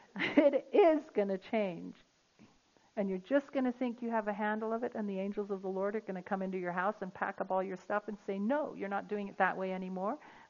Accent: United Kingdom; I'm not one, by the way, I'm British. Don't I look British and sound British? I am.

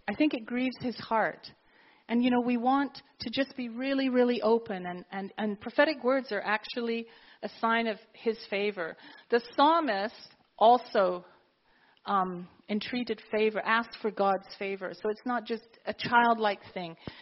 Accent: England, United Kingdom; actually as English people we don't get. We do not get it.

